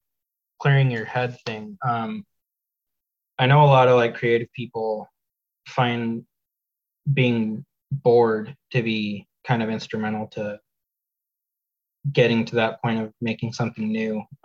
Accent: Vancouver, Washington, United States; I'm from Vancouver, which is like right above Portland, Oregon.

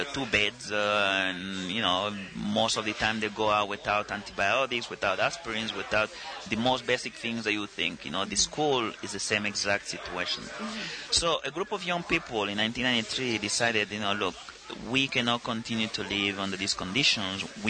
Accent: Annobón, Equatorial Guinea; English is a second language

